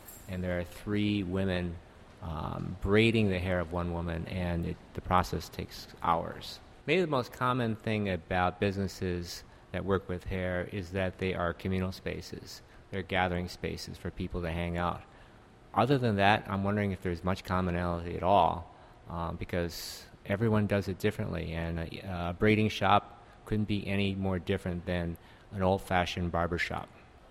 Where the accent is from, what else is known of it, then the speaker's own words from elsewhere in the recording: Minnesota, United States; It's important because I grew up, I'm native Minnesotan